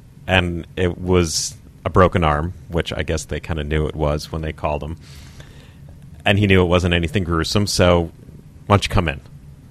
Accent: Woodmere, New York, United States; I grew up on the South Shore in the town of Woodmere.

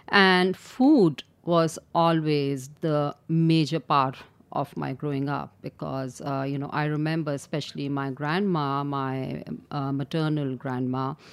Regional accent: Karachi, Sindh, Pakistan; So I was born and raised in Karachi, you know, my education was in one of the best British schools over there.

